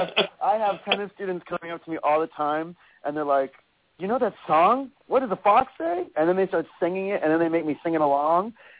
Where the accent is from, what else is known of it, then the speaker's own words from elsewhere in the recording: Iowa, United States; also born or lived in Pennsylvania; I grew up half in Iowa and half in Pennsylvania